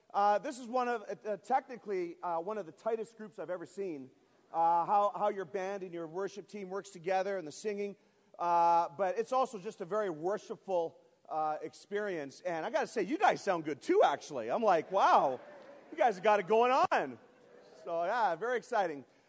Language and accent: English; Halifax, Nova Scotia, Canada; I come from Halifax, Nova Scotia. I don't know how familiar you are with Canadian geography, but Halifax is about 500 miles northeast of Maine and right on the Atlantic Ocean. Very beautiful place